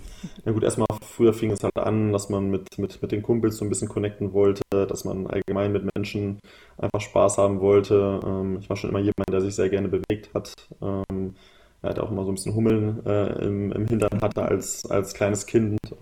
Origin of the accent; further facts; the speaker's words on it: Braunschweig, Lower Saxony, Germany; Ich komme ja aus Braunschweig, bin auch hier geboren. Das heißt, es ist auch um die Ecke und genau, bin dann als 14-Jähriger nach Wolfsburg gegangen.